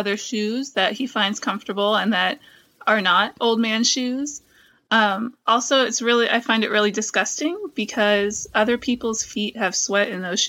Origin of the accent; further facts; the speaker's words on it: Massachusetts, United States; We're both from Massachusetts originally.